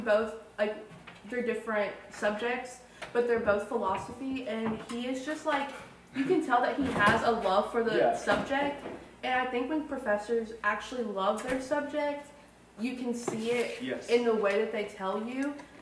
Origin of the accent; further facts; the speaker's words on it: Mississippi, United States; Yeah, I think I came from a very, like I am from Mississippi, but I came from a very different culture, I guess.